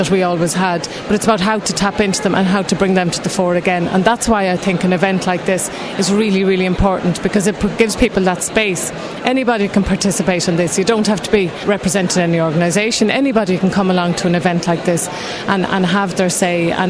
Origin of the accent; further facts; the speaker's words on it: Connacht, Ireland; I'm here from Mayo. I got on a bus at 7 o'clock this morning, came here to be here for the day. We'll bring this back to Mayo.